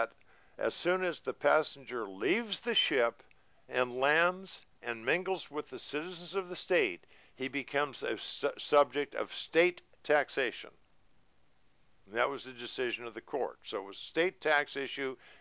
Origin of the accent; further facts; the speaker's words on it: California, United States; I was raised in California. You had to be here a year before you were considered a resident.